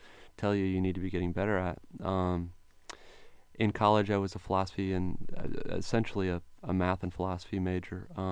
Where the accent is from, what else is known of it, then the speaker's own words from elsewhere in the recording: Illinois, United States; Boy, I grew up in Central Illinois. My parents are academics.